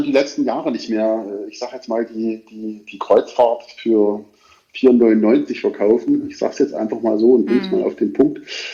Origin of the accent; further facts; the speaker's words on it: Bad Langensalza, Thuringia, Germany; das touristische Geschehen in meiner Heimat, in der schönen Stadt von Bad Langensalza